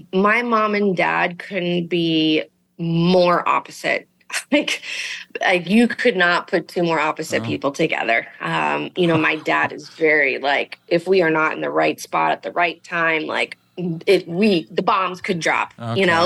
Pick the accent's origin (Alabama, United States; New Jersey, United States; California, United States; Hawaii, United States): California, United States; So I'm from Northern California, and I grew up watching Julie Inkster and Pat Hurst.